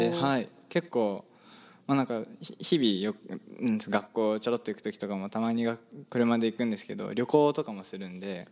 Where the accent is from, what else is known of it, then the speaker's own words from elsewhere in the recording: Tokyo, Japan; 僕は、東京出身なので、そこまで、なんか度が超えた寒さとかいうのは経験したことないですよ